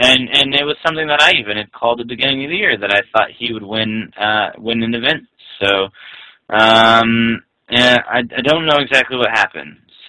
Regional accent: Lafayette, Indiana, United States; I still dream of the day that my hometown of Lafayette, Indiana, gives me a day

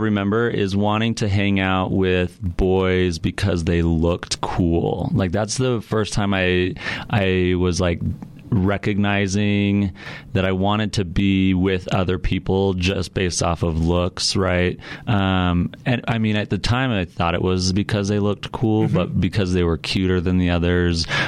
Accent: North Salt Lake, Utah, United States; now in Salt Lake City, United States; Yeah, so born and raised in South Davis County, so went to Woods Cross High School. I'm a Wildcat, and just lived just in North Salt Lake. Moved to Salt Lake City a couple years ago, just lived downtown.

